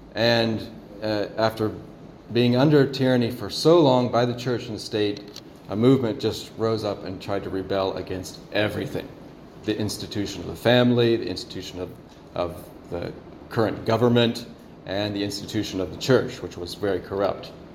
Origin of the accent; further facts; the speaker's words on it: United States; not just because I'm an American, but because the data is so extensive